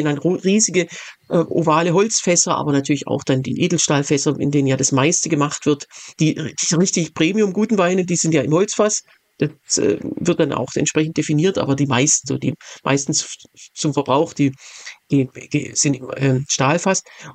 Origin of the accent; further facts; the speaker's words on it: Baden-Württemberg, Germany; Zwei davon sind in meiner Heimat Hohenlohe.